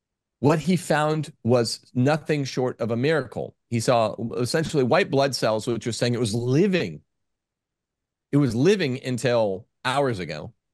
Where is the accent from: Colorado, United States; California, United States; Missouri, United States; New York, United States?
California, United States; Stockton; Delta Pathology Associates, Stockton, California, in my hometown.